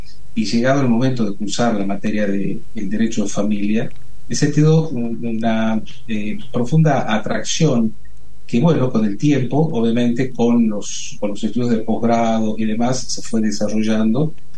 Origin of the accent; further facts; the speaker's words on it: Tucumán, Argentina; Nací acá en Tucumán, hice todos mis estudios, tanto primarios como secundarios y universitarios